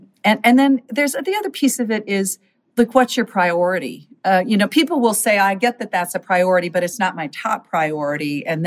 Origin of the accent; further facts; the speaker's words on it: Minnesota, United States; small towns and big cities and suburbs in my home state of Minnesota.